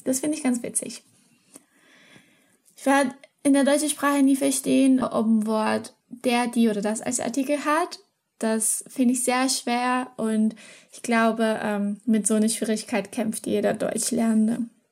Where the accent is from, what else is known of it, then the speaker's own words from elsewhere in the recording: Rio de Janeiro, Brazil; German is a second language; moved away as an adult; now in Hamburg, Germany; Ich komme ursprünglich aus Rio de Janeiro, Brasilien. Ich wohne aber in Hamburg und bin für mein Studium der Kommunikationswissenschaft hierher gezogen.